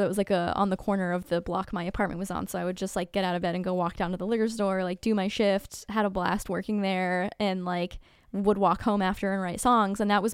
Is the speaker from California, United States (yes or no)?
yes; Sacramento, California, United States; I grew up in California in Sacramento in the 90s.